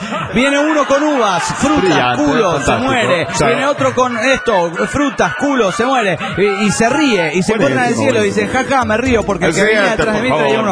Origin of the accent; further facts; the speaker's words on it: Bogotá, Colombia; de Bogotá, Colombia.